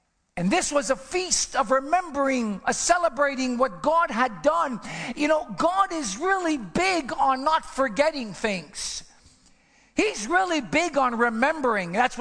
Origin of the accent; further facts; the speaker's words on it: Montreal, Quebec, Canada; when I was younger, I was born and raised in Montreal.